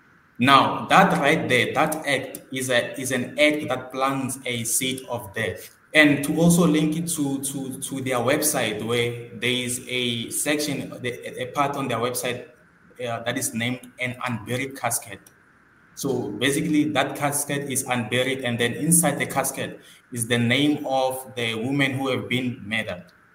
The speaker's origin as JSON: {"language": "English", "town": "Pretoria", "region": "Gauteng", "country": "South Africa", "tie": "born or raised there", "lives_now": "Cape Town, South Africa", "said": "I was born and raised in Pretoria, Soshanguve, but I'm currently pursuing my studies here in Cape Town."}